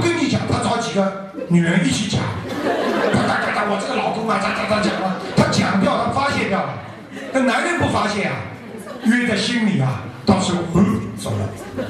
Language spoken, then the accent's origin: Chinese; China; 我们啊，如果说我们中国人说冷静是叫你冷下来